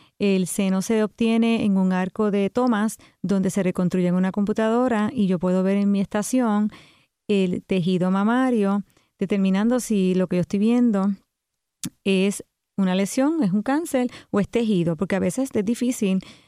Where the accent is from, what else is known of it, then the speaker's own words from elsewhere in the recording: Utuado, Puerto Rico; also born or lived in Lares; Fui a Lares en high school, pero todo lo demás lo hice en Utuado. O sea, que yo soy de la montaña.